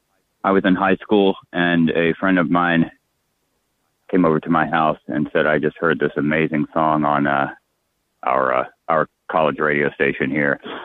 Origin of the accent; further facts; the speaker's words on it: Memphis, Tennessee, United States; I'm from Memphis, Tennessee, and we even had A&R people here.